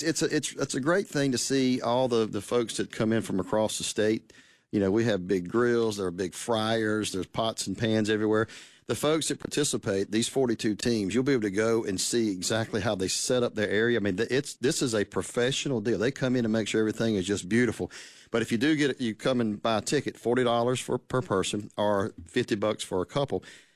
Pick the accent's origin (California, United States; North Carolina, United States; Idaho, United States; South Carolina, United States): South Carolina, United States; I grew up in South Carolina and all my friends love it.